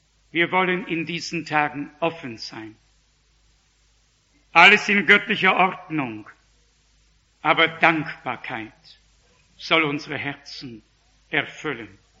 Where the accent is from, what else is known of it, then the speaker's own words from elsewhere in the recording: Northern Germany, Germany; Ich als Norddeutscher, als von Natur aus bis oben hin zugeschnürt, habe begonnen, ihnen die Hände zu klatschen